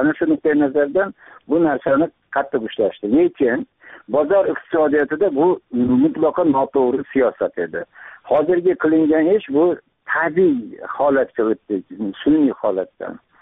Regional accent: Khorezm Region, Uzbekistan; now in Tashkent, Uzbekistan; Xabarizmon tomida tug'ilib o'sganman, o'qishga kirib, Toshkentda o'qishda bitirib, Toshkentda qoldim. Toshkentda kvartira oldim. Ya'ni haligi yosh mutaxassis sifatida hozirgacha meni propiskam Toshkentda.

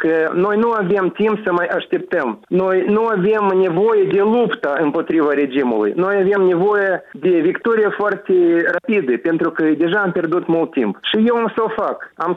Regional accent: Moldova; să stăm măcar 5, 6, 8 ani aici pe loc la noi acasă în Moldova, să facem ordine

